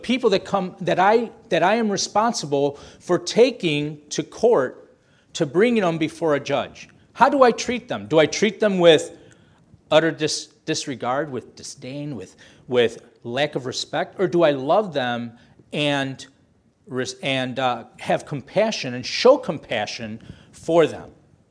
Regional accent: Blue Island, Illinois, United States; So, and what's interesting, I grew up not too far from here. I grew up in Blue Island.

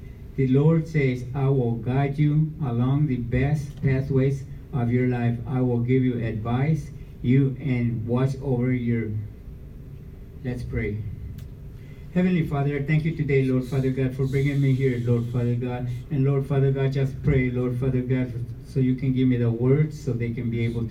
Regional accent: Texas, United States; I'm from South Texas originally, but I traveled this United States a whole bunch of times.

